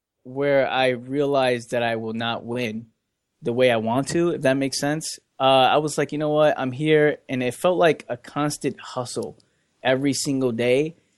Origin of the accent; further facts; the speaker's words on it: New York, United States; I'm from New York, so I see people on the train.